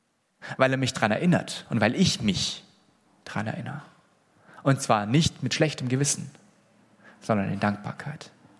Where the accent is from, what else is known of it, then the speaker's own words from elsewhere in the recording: Swabia, Germany; Das muss ich als Schwabe vielleicht mal wieder hören.